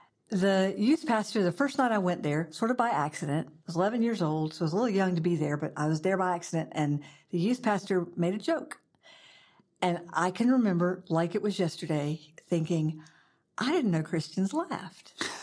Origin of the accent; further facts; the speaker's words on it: Augusta, Georgia, United States; So, but I was raised in Augusta, and you know, I'm raised in the birthplace of the Southern Baptist Convention and the birthplace of the Georgia Baptist Convention.